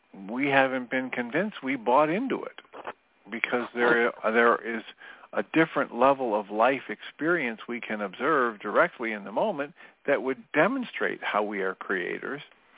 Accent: Midwest, United States; I was raised by a mechanical engineer, and I was raised in here in America, in the Midwest, very practical, very results-oriented.

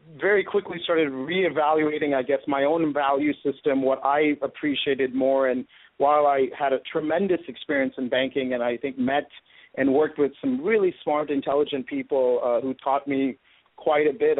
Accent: Sugar Land, Texas, United States; you've never seen that kind of wealth or money in front of you ever in my life, at least growing up in Sugar Land, Texas.

